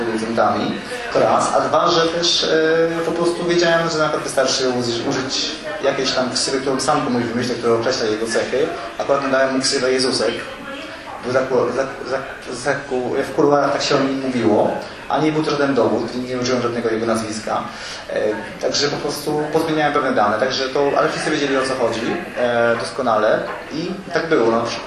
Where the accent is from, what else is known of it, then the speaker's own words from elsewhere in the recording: Świętokrzyskie Voivodeship, Poland; niektórzy włodarze tych moich rodzinnych stron chcieliby, żebym pisał bardzo piękne portrety tworzył Gór Świętokrzyskich